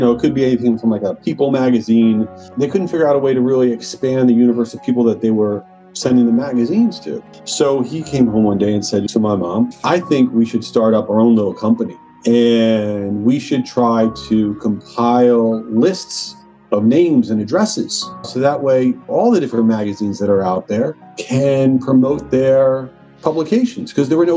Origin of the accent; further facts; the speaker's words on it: Long Island, New York, United States; I grew up around marketing. I grew up in Long Island, not the U.S.